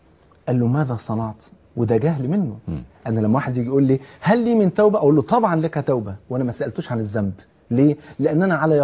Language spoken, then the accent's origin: Arabic; Egypt; بلغتنا كمصريين